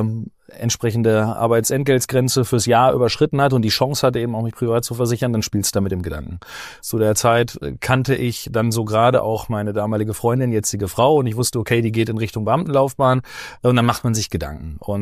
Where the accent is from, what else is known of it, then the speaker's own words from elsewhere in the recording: North Rhine-Westphalia, Germany; noch frische 32, geht allerdings Richtung 33 im März an der Stelle, komme aus dem Sauerland, bin quasi ein Kind der Region